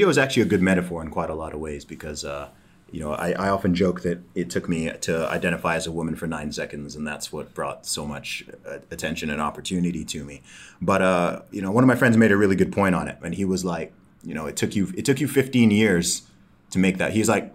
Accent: Saudi Arabia; also born or lived in United Kingdom; So I grew up in Saudi Arabia. I moved there when I was one. My family lived out there.

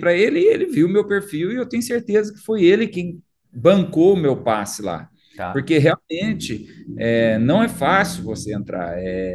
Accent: Lavras, Minas Gerais, Brazil; Eu sou de Lavras, apesar de morar aqui.

